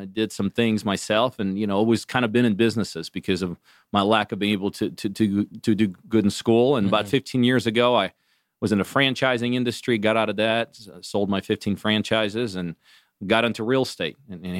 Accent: Akron, Ohio, United States; I originally came from Ohio, grew up in Akron. My claim to fame is went to school 2 minutes from LeBron James.

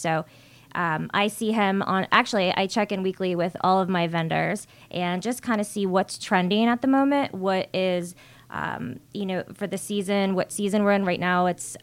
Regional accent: Clearwater Beach, Florida, United States; now in Atlanta, United States; Nope. Again, Tampa, Florida. Clearwater Beach is where I am from. And my fiance and I we bought our first home here in Buckhead in February.

